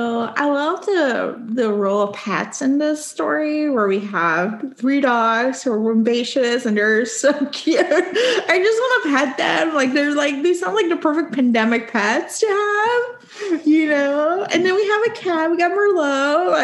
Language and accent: English; Puerto Rico; moved away as an adult; I left home at 18 and I was like, same thing. I'm from Puerto Rico.